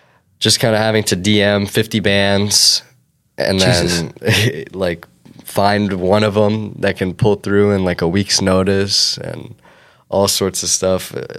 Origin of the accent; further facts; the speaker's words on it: Florida, United States; Sorry, I'm from Florida